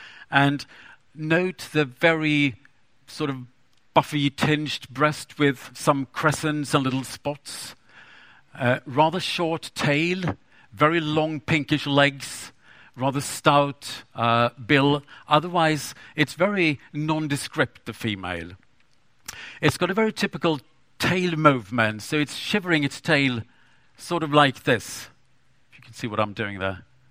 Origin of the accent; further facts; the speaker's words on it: West Coast, Sweden; it was close to where I grew up on the West Coast, but living on the East Coast, I didn't have a chance to go there.